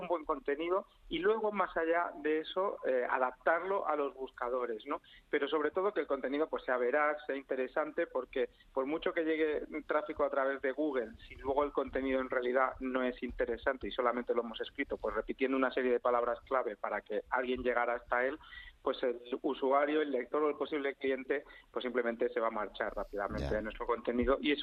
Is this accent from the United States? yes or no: no; Almería, Andalusia, Spain; born there; en mi provincia, yo nací en Almería